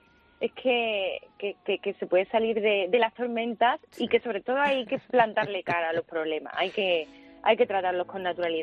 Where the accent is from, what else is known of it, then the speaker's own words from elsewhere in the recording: Seville, Andalusia, Spain; para mí, siendo sevillana, es como una meta, ¿no?